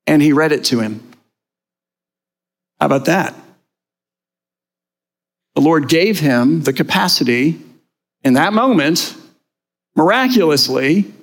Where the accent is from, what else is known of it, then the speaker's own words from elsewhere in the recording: Miami, Florida, United States; I grew up in Miami. South Florida is my home.